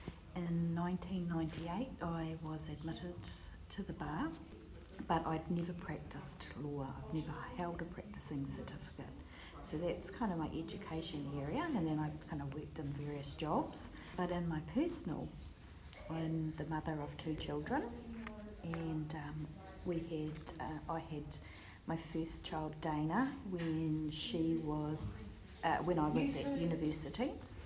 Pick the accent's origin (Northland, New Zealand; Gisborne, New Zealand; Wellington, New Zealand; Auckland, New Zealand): Northland, New Zealand; I grew up in the Bay of Islands in Northland and went to a little school called Okaihau College, or primary and college.